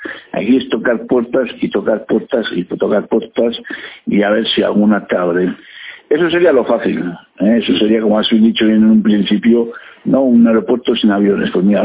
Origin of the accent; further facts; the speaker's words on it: Basque Country, Spain; yo soy de aquí de Vizcaya